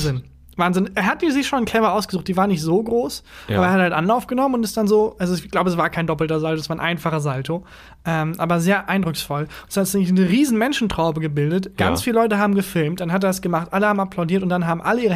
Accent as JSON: {"language": "German", "town": "Cologne", "region": "North Rhine-Westphalia", "country": "Germany", "tie": "born or raised there", "said": "in meiner Heimatstadt hier in Köln"}